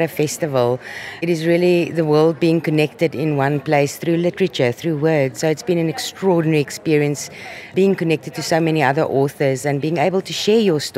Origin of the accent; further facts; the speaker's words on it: South Africa; So growing up in South Africa, I became part of the system.